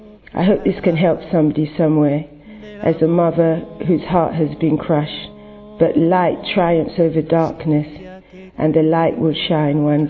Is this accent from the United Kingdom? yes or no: yes; London, United Kingdom; born there; I'm a mother of three. I was born in London, and my parents came from the beautiful island of St. Lucia, where their Catholic faith is so, so strong.